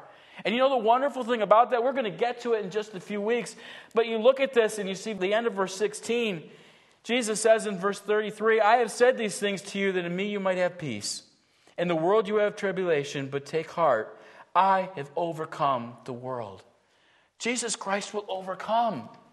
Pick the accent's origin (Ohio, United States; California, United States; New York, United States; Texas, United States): New York, United States; Buffalo; I just spent time with family, and we grew up in Buffalo, New York, and Buffalo, New York is a place, it's the home of the Buffalo Bills, unfortunately.